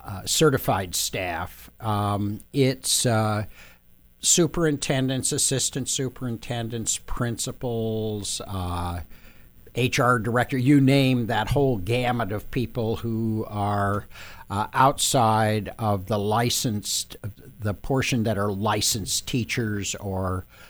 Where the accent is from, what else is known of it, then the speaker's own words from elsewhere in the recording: Opportunity, Washington, United States; moved away as an adult; now in Salem, United States; It goes to 1966. I grew up in Opportunity, Washington, just outside of Spokane. It's Spokane Valley.